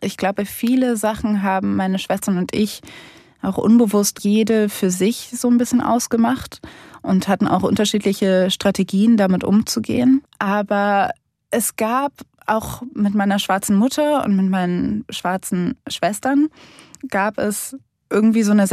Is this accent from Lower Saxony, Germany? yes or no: no; Cologne, North Rhine-Westphalia, Germany; ich bin in Köln aufgewachsen mit Karneval